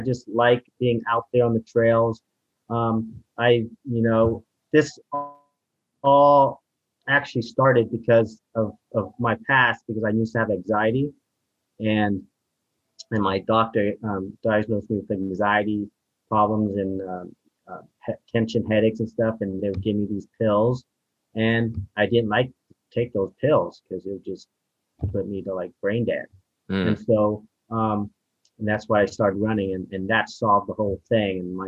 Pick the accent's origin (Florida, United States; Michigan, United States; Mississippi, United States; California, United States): California, United States; I grew up in Marin